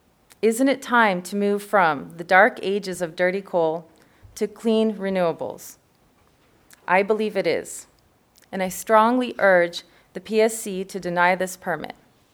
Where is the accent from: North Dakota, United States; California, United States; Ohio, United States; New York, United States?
North Dakota, United States; Bismarck; I'm from Bismarck, 1002 North 5th Street, 58501.